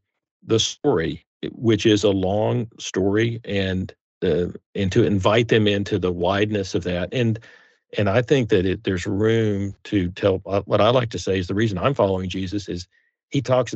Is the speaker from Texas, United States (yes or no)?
yes; Texas, United States; I grew up in Texas. That's a capital punishment state.